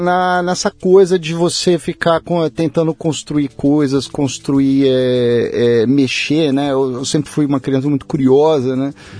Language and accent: Portuguese; São Paulo, Brazil; Sou daqui de São Paulo, fui criado aqui em São Paulo, meus pais são do interior, já faleceram. Mas hoje, na verdade, eu moro aqui um pouco em São Paulo.